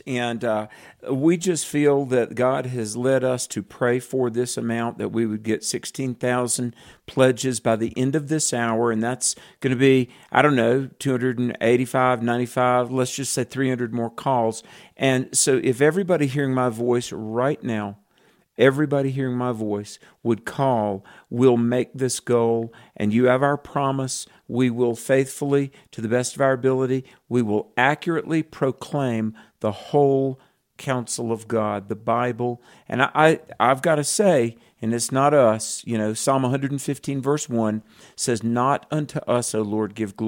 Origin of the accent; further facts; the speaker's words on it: North Carolina, United States; let me give an appeal to my home state of North Carolina. … have been there for 200 years. And North Carolina, I've been all over the world, but North Carolina is home.